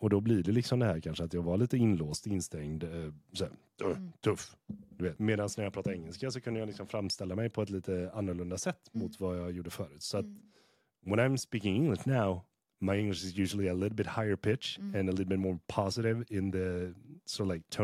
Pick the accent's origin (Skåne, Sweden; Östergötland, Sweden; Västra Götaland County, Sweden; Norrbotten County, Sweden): Västra Götaland County, Sweden; Tollered; Jag kommer ju bara från, jag kommer från Tollered liksom, mm. här borta.